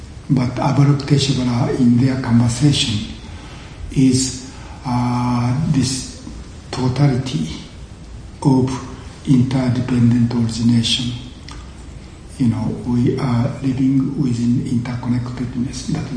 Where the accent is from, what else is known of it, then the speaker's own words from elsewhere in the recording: Japan; born there; first language Japanese; English is a second language; And in my case, because I was born in Japan, I learned Japanese language from my parents and sisters and brothers, and later I went to school and I studied Japanese.